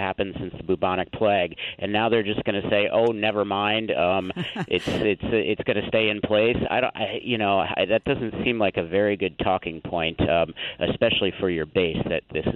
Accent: Maryland, United States; also born or lived in Minnesota; Well, I spent about 12 years there. I'm from Maryland originally, but I was in Minnesota for a long time.

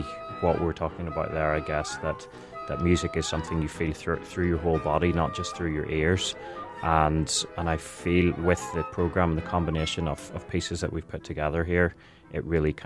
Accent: Belfast, Northern Ireland, United Kingdom; So I'm from Belfast, Northern Ireland

